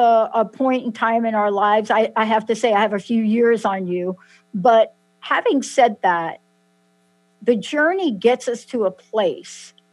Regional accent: New York, United States; I'm from New York, and I dialed the wrong phone number 15 years ago, but I didn't hang up.

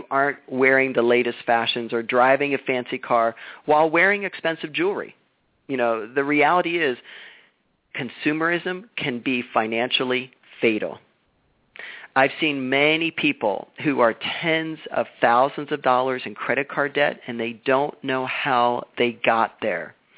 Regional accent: Florida, United States; Now, I came from Florida, and my hot water heater tank was actually in my garage

